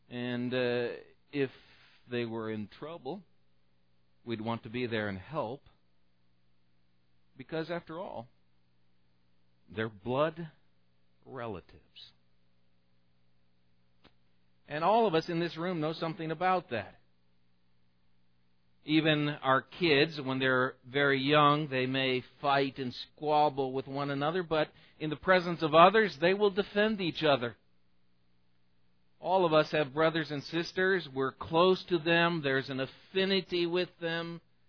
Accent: Portland, Oregon, United States; And growing up in Portland, Oregon, my sister was 4 years older than me, and at that time that was a lot older, so I didn't know her very well.

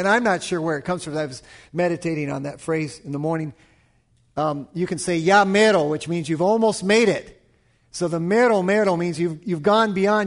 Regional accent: California, United States; I'm from California, so I can say these things

